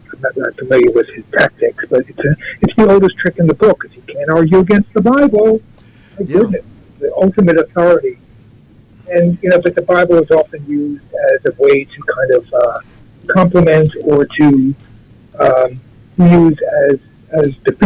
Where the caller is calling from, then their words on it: New York, United States; I'm calling from Long Island.